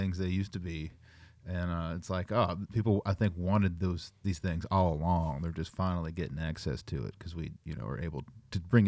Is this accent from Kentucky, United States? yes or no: yes; Kentucky, United States; is from Elliott County, Sandy Hook, which is on the other side of the hill, kind of from where I grew up.